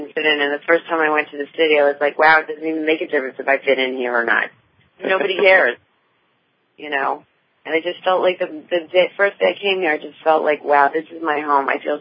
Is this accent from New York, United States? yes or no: yes; Long Island, New York, United States; they had no idea what it was like growing up in Long Island in New York.